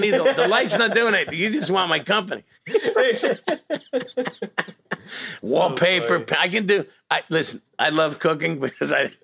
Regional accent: New Jersey, United States; So I grew up in Jersey. He drove the subways for New York City.

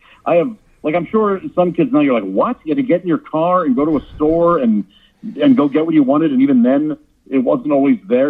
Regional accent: St. Louis, Missouri, United States; I grew up in St. Louis, Missouri with 3 brothers

